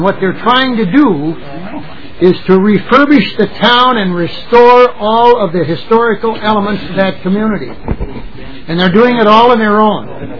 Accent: Henderson, Minnesota, United States; I was born and raised in Henderson, Minnesota.

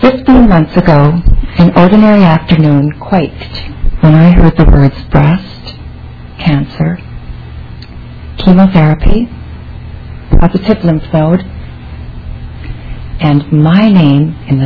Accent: Virginia, Minnesota, United States; now in St. Paul, United States; I grew up in Virginia, Minnesota. I graduated from St. Scholastica in Duluth, and after graduation accepted a position here in St. Paul, and that's as far south as I got. The Twin Cities have been my home since 1976.

